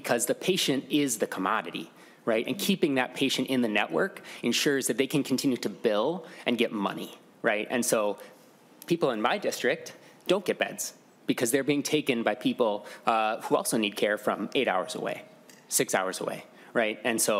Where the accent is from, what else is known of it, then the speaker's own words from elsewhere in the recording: Duluth, Minnesota, United States; in my hometown, in Duluth, there's a hospital system that's now owned by a Wisconsin-based conglomerate